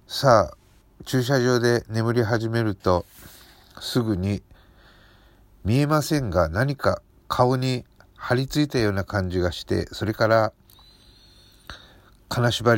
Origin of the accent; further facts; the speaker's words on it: Kumamoto, Japan; 仕事が熊本ということもあり、週末だけ人吉に行って、普段は熊本の実家で生活をしています。